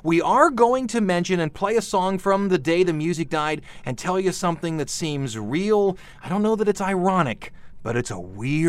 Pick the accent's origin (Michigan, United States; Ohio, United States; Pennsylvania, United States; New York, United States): Ohio, United States; Cleveland; Now, I'm going to defer to my local person. I'm from Cleveland, Ohio.